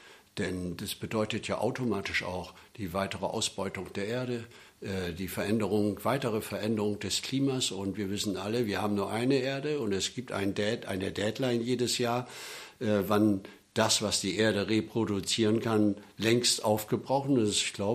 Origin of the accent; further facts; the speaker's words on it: Bremen, Germany; Ja, ich bin Bremer. Meine Familie ist vor ungefähr 200 Jahren hierher gekommen und hat außerhalb der Stadtmauern gewohnt damals.